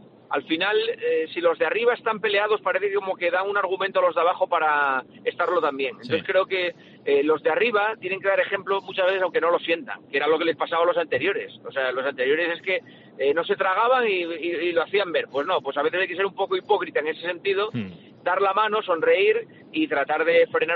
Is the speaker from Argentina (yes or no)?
no; Asturias, Spain; desde fuera cuando te vas de Asturias lo ves todavía con más pena, ¿no? Al final somos todos asturianos